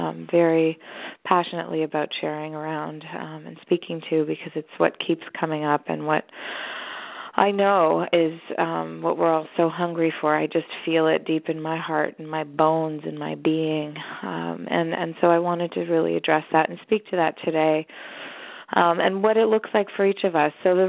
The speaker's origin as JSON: {"language": "English", "country": "Canada", "said": "although I'm Canadian"}